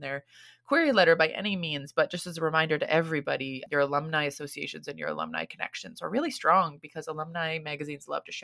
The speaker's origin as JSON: {"language": "English", "country": "United States", "lives_now": "Singapore", "said": "I am an American living in Singapore"}